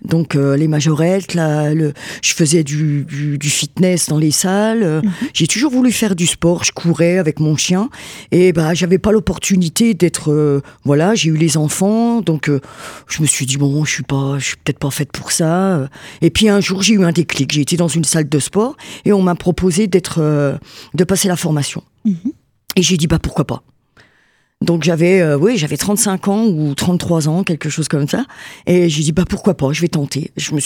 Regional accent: Nancy, Grand Est, France; born there; donc je suis née à Nancy, hein, donc je suis native de la Lorraine.

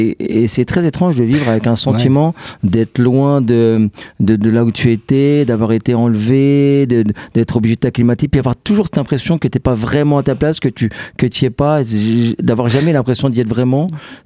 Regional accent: Grand Est, France; quand j'ai grandi au Champ de Bœuf

